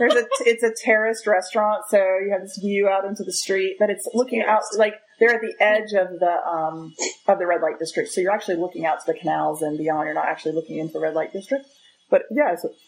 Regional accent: Pittsburgh, Pennsylvania, United States; I'm from Pittsburgh.

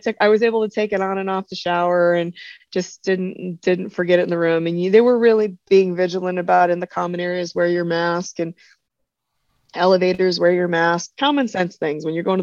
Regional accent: United States; they told us to be prepared to show our passport with our vaccine card to show that we're American.

